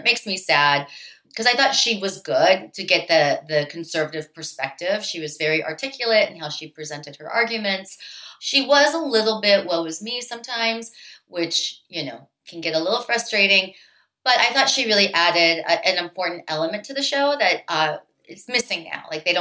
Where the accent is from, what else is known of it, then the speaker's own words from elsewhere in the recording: Pittsburgh, Pennsylvania, United States; I did. I grew up in Pittsburgh. Well, Pittsburgh is kind of like Midwest East Coast.